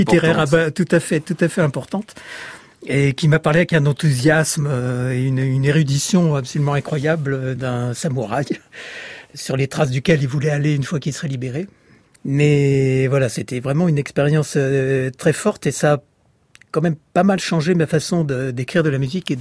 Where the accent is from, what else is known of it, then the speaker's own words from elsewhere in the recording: Rome, Lazio, Italy; born there; je suis né à Rome le 21 juin 1948 et je suis compositeur.